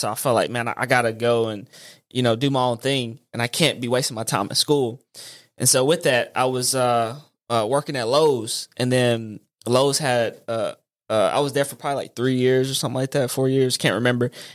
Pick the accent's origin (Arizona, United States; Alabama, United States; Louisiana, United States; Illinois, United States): Louisiana, United States; Ruston; So, man, I'm from Louisiana, and Rustin, you went to La Tech, and I grew up in that small city, and I grew up on the east side of town